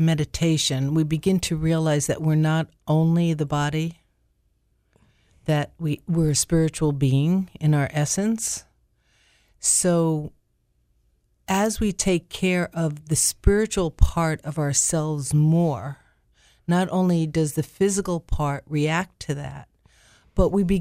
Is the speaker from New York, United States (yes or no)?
yes; South Fallsburg, New York, United States; also born or lived in India; my own guru, who actually wound up coming to my hometown of South Fallsburg in New York, not far from Monroe.